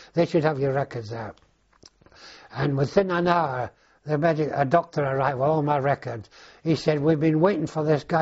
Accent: England, United Kingdom; And eventually I arrived in Southampton, and this is an interesting part of my home country.

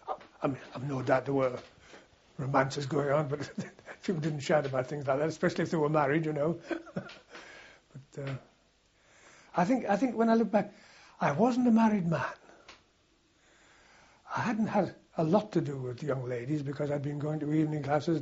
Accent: North East England, United Kingdom; being a Geordie, it was mainly football and platoon games and company games

